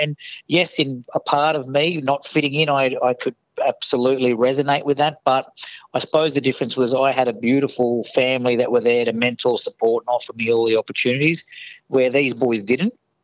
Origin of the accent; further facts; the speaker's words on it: Gold Coast, Queensland, Australia; I grew up on the Gold Coast. I schooled through the coast, and very much from being through the Gold Coast, my family were in hospitality. So I was a young hospitality worker.